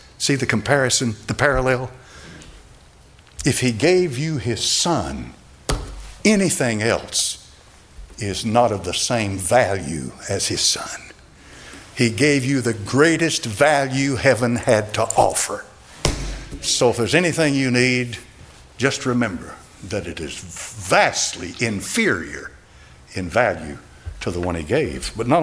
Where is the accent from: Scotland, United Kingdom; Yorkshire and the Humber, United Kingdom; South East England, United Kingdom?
Scotland, United Kingdom; I'm from Scotland and you're my pastor.